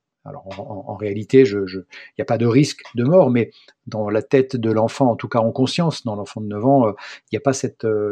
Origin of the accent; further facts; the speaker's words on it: Provence-Alpes-Côte d'Azur, France; moved away as an adult; j'ai 56 ans, que je suis originaire des Hautes-Alpes. Je suis né à la montagne, j'ai grandi à la montagne, que j'ai quitté pour aller faire mes études supérieures.